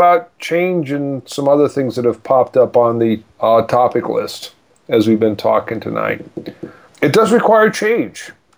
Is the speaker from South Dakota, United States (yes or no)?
yes; South Dakota, United States; So, funny story, I'm from South Dakota, and we're Midwest.